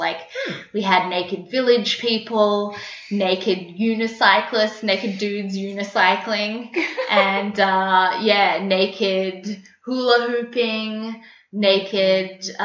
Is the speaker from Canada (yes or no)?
no; Australia; accent: Australian; now in New York, United States; My Aussie friends say I have the New York twang, but I'm fighting it. I want to keep my Aussie accent.